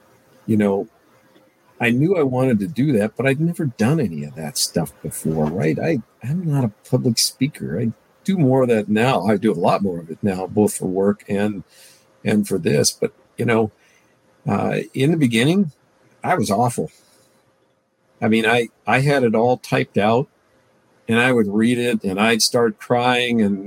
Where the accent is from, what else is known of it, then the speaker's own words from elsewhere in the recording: Kalispell, Montana, United States; now in Gilbert, United States; I grew up in Kalispell, Montana, and Kevin always talked about wanting to move to Montana someday and buy a ranch. So we decided to take his ashes to Montana from here in Gilbert, Arizona.